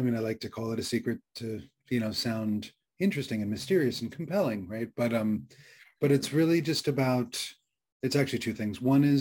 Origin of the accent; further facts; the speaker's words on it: Brooklyn, New York, United States; I'm from Brooklyn. I can say that.